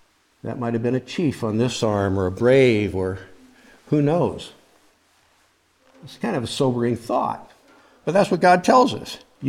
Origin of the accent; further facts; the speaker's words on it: Iowa, United States; When I was just a boy growing up in Iowa, I would go out in the summer and bale hay for money with the local farmers.